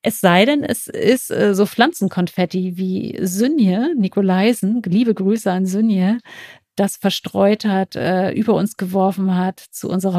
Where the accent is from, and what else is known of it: Hamburg, Germany